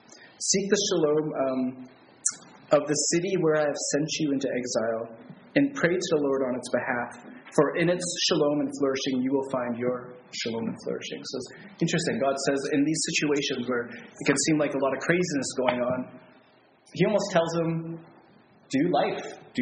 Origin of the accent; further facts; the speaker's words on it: Winnipeg, Manitoba, Canada; You know, I'm from Winnipeg, which we, per capita, take more refugees than any other city in Canada.